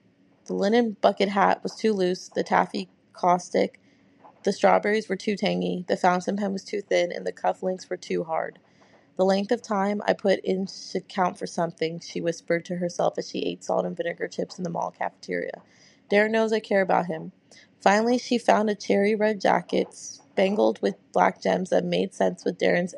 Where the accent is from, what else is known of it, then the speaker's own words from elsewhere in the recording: Massachusetts, United States; It's less about being proud of my hometown or Massachusetts and more about just being proud that I am human and that I am still alive.